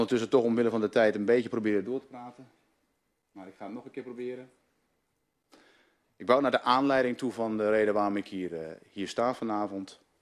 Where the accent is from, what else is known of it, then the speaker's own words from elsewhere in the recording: Groningen, Netherlands; Ik kom uit Groningen, wij zitten ook in Groningen. Dus als ik de E inslik, dat is altijd mijn standaard grapje. Dan weet u waardoor dat komt. En ik kom niet uit Twente, dat wordt ook wel eens gedacht. Maar het is echt uit het hoge noorden.